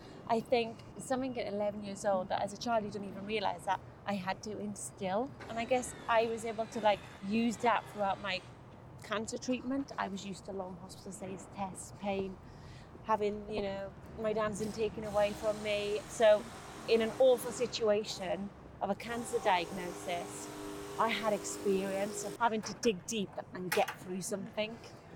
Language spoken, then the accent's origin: English; Wales, United Kingdom; No, because I'm a Welsh girl.